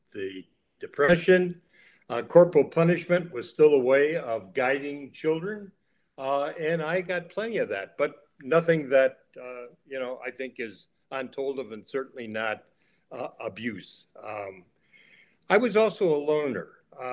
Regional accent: Chicago, Illinois, United States; also born or lived in Duluth, Minnesota; I was born in Duluth, Minnesota, and in the early days after the US joined the Second World War, my father moved the family from Duluth to Chicago, the Chicago area. So I really grew up, and most of my adult life was in Chicago

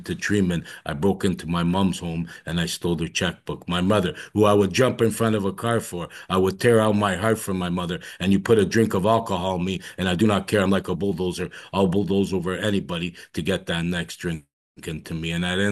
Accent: Toronto, Ontario, Canada; I grew up in the East End of Toronto. I'm the oldest of four kids. I grew up in an Italian family.

